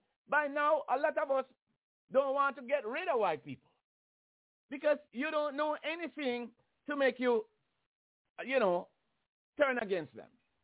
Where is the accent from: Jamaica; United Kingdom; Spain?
Jamaica; I come from Jamaica.